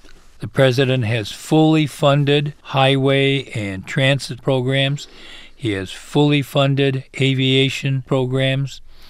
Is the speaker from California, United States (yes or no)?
yes; California, United States; I think I get more chided for being a Californian among Texans more than I get singled out as a Democrat among all the Republicans.